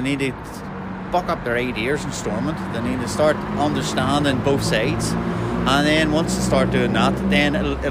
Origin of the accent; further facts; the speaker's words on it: Ireland; When the time comes, I'll definitely vote for United Ireland, and it's just who I am. I'm an Irishman.